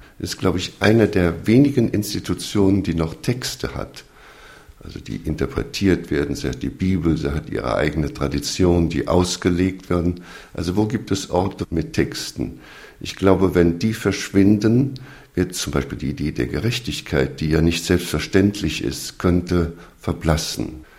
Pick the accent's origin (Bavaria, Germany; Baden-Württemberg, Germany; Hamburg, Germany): Hamburg, Germany; Ja, ich komme aus Hamburg, das heißt, es ist die reichste und die ärmste Stadt.